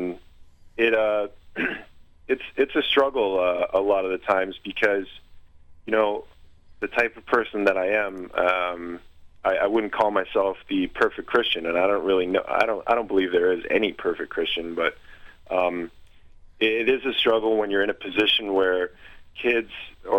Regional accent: Guelph, Ontario, Canada; I'm this white guy, I'm from Guelph, I'm a Christian

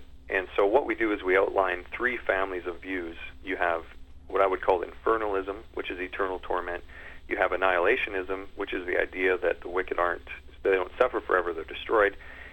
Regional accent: Foam Lake, Saskatchewan, Canada; the summer I became a Christian when I was 9 years old. And I came home from Bible camp, and I was on the farm in Foam Lake

